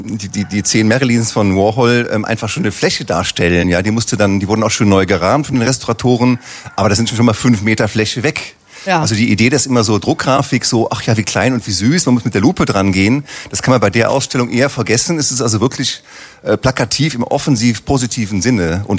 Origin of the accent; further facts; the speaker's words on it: Aachen, North Rhine-Westphalia, Germany; Antje Dorn ist da, die ist genau wie ich aufgewachsen in Aachen